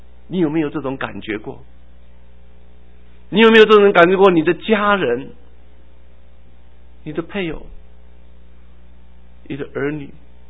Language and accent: Chinese; Taiwan; 假设有一天我回台湾，我要去找我曾经住过的地方，我要在那边登记户口，我知道我住过那个地方。